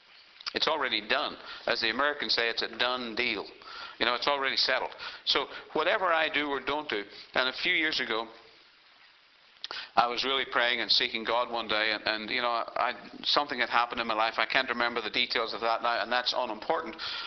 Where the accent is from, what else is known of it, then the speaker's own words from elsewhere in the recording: Ireland; Now, I'm Irish. I say go a few pages forward toward the back of the book.